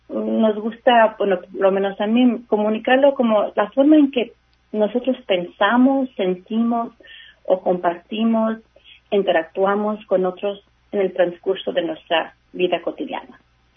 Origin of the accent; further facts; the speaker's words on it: California, United States; soy nacida y criada aquí en California. He vivido por todas partes de California, el norte, el sur. Ahora estoy localizada en el centro de California